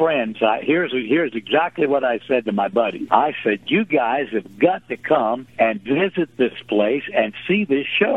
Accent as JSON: {"language": "English", "country": "Canada", "said": "being a Canadian and you're listening"}